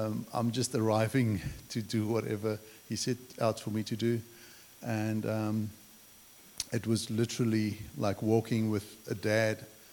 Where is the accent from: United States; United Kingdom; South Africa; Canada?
South Africa; also born or lived in Brisbane; now in Gympie, Australia; And we immigrated from South Africa. I lived in Brisbane for a while I was studying. And then just stepped out in faith to come to Gympie.